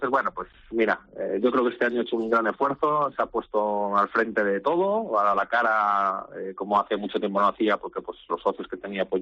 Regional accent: Getafe, Community of Madrid, Spain; yo soy de aquí de Getafe.

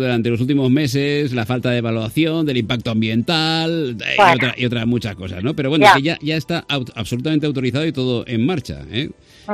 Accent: Valencia, Valencian Community, Spain; Somos de Valencia y tiramos para Valencia.

